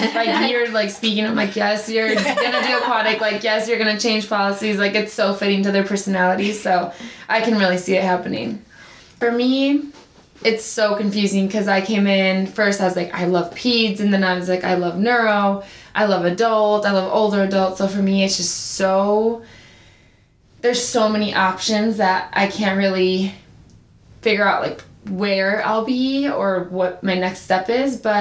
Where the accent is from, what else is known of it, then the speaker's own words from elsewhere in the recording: Chicago, Illinois, United States; especially like I'm from Chicago, so there's a lot of homeless people there and in LA too.